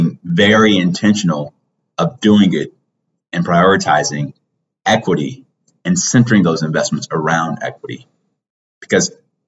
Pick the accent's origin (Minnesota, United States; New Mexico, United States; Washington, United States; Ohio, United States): Ohio, United States; Cleveland; You know, as a kid growing up in Mount Pleasant, I didn't go to the West Side Market until I was a junior in high school, right?